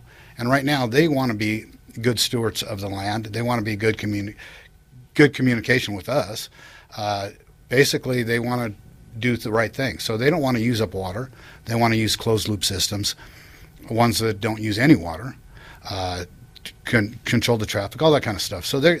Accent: Reno, Nevada, United States; Well, I was born and raised in Nevada, and I've lived in Lyon County for 30 years. I was born here in Reno.

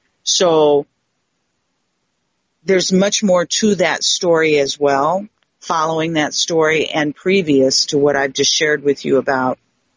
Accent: Arizona, United States; because I'm mixed Indian from Arizona.

